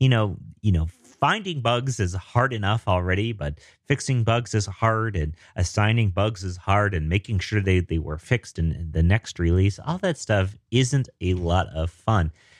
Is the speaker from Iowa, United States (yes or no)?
no; Denver, Colorado, United States; I'm a developer from Denver.